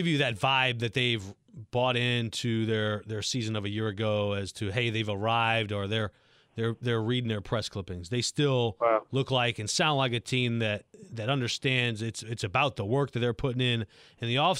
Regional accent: New Orleans, Louisiana, United States; born there; I was born in New Orleans, grew up all over the country. My dad was in the Army. I was an Army brat.

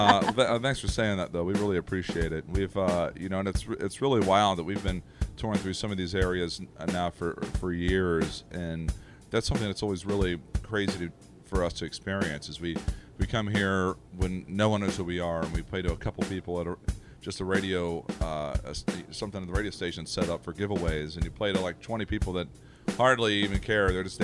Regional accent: Nashville, Tennessee, United States; It's something we've done a long time growing up in Nashville.

